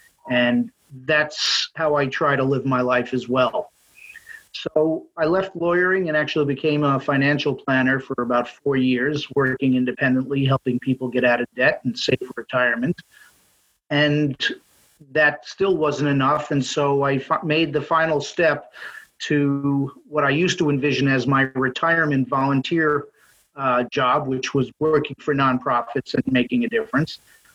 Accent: New York City, New York, United States; also born or lived in Washington, D.C.; now in Minnesota, United States; I grew up in New York City. I'm a New Yorker through and through.

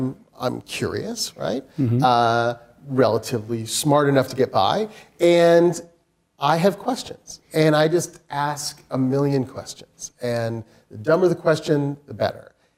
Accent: Utah, United States; I grew up in Utah, and I went to college in Portland, Oregon, and no business background whatsoever.

